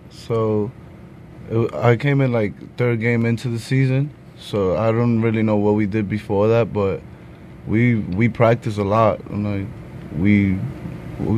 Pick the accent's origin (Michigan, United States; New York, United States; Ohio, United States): New York, United States; Manhattan; born there; I, on the other hand, was a Yankee fan because I was born in Manhattan.